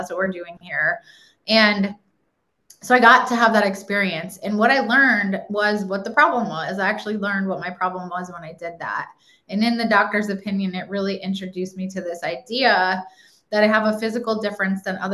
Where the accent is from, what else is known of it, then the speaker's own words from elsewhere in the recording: Nashville, Tennessee, United States; I'm from Nashville, Tennessee, and I am a drug addict and an alcoholic.